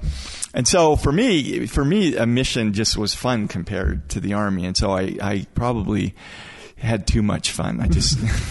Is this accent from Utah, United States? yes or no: yes; Moab, Utah, United States; Well, so I grew up in Moab.